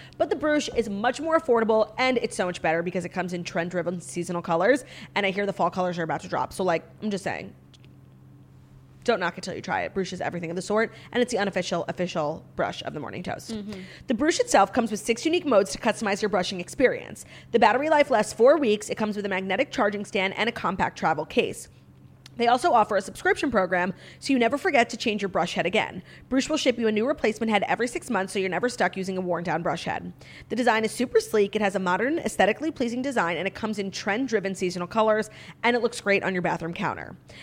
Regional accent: New York, United States; And that was really offensive to me as a New Yorker.

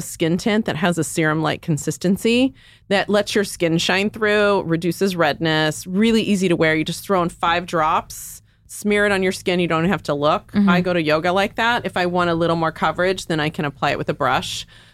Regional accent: Texas, United States; now in California, United States; Like, I'm from Texas. I was fascinated with the California dream. It sucked me out here.

